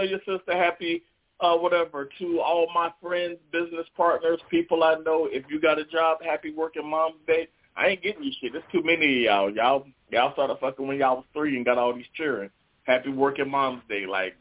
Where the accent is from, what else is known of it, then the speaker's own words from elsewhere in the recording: the South, United States; Like, I don't know how y'all play, but I'm from the South. We don't play like that.